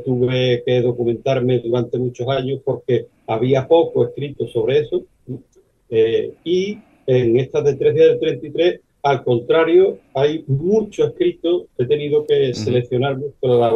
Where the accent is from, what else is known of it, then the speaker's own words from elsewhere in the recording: Medina Sidonia, Andalusia, Spain; desde que era un niño, porque desde los tiempos más remotos de mi vida, pues yo las he escuchado en mi pueblo, ¿no? En Medina Sidonia